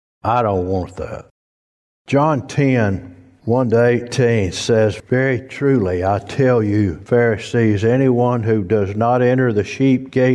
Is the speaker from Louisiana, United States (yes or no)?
yes; Spring Hill, Louisiana, United States; My daddy worked at a paper mill in Spring Hill, Louisiana. I am a convert from Spring Hill, Louisiana.